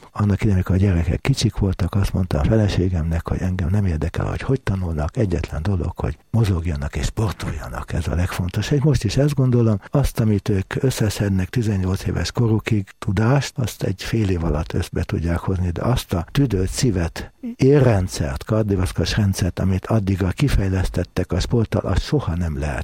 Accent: Balatonszemes, Somogy, Hungary; also born or lived in Budapest; Gyerekkoromban Balatonszemesen éltünk, a háború alatt oda kerültünk, hát nem is volt lakásunk, társbéletben laktunk Budapesten

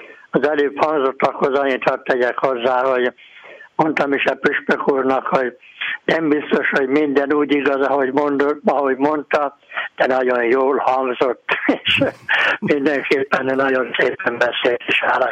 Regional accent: Ördeföld, Zala, Hungary; Ugye mi Ördeföldén nőttünk fel, bátyámmal együtt kis faluban

